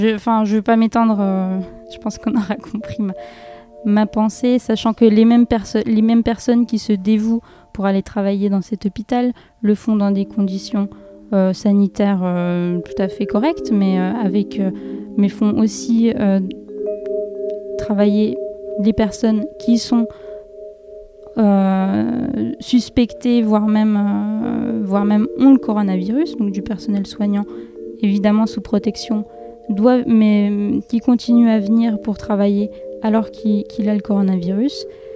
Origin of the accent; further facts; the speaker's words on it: Morteau, Bourgogne-Franche-Comté, France; Oui, je suis de Morteau, donc je connais bien et la ville et la situation